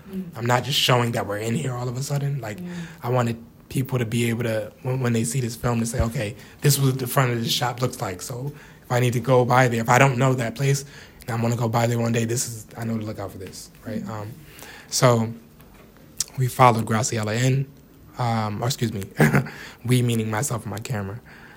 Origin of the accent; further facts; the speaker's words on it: Hartford, Connecticut, United States; growing up in Hartford, I'm African American, and so growing up in Hartford, there's always been an abundance of West Indian culture, Latino culture